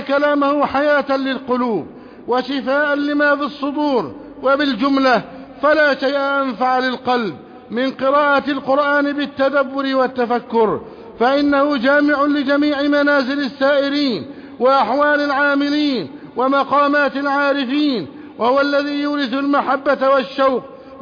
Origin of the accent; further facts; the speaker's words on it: Egypt; اللهم احفظ بلدنا مصر أمنا أمانا سخاء رخاء